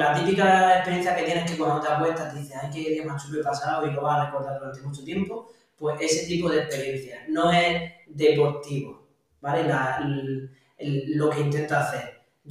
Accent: Region of Murcia, Spain; also born or lived in Ireland; montar una en la tierra de donde yo soy, con la idea de dar a conocer la región de Murcia

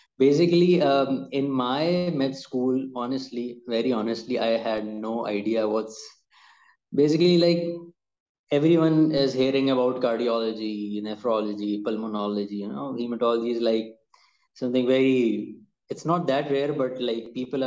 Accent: Karachi, Sindh, Pakistan; born there; English is a second language; I'm 33 years old. And I was born in Pakistan, in its capital city, it's known as Karachi.

